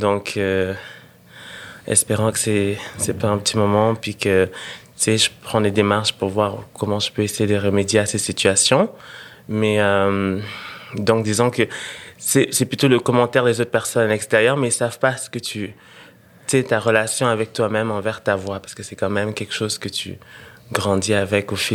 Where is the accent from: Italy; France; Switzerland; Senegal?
Senegal; also born or lived in Burundi; Au Sénégal, exactement. Mais j'ai grandi au Burundi aussi, puisque j'ai grandi de là jusqu'à l'âge de 5 ans.